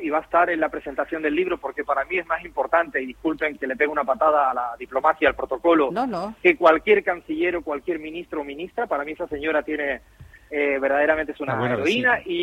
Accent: Cádiz, Andalusia, Spain; born there; also born or lived in Bolivia; Yo nací en Cádiz, en el sur de España, en Andalucía.

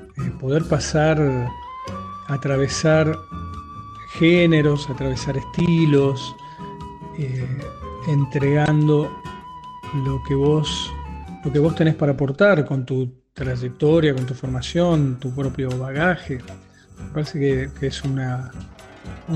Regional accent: Córdoba, Argentina; also born or lived in Rosario; Yo nací en Rosario, mis viejos no eran rosarinos, pero vivían ahí. Y bueno, después muy chico me fui para Córdoba y ahí seguí estudiando y tocando la guitarra.

